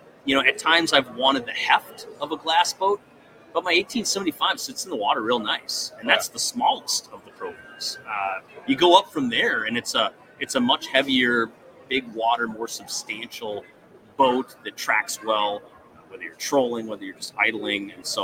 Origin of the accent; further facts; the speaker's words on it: Minnesota, United States; I'm from southern Minnesota and we're 25 minutes from Red Wing and before the Mississippi River